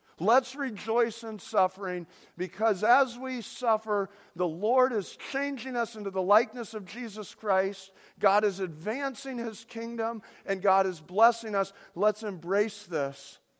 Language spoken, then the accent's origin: English; United States; I'm an American. I was raised here.